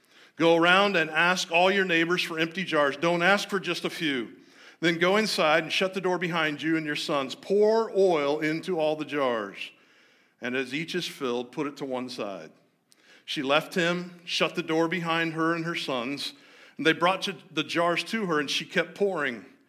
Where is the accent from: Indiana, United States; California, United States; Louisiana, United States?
Indiana, United States; Indianapolis; But anyway, I'm from Indianapolis, so I don't have a funny accent. Well, actually, I do have a funny accent.